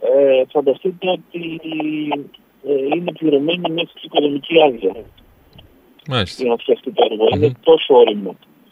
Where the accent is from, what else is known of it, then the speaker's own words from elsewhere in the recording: Patras, Western Greece, Greece; όλοι μας σαν πατρινοί να το διαφημίζουμε